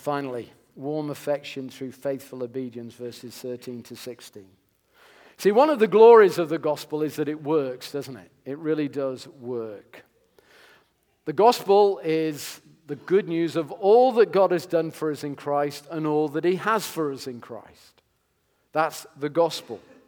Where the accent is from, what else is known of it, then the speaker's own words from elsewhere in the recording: England, United Kingdom; I know I come from England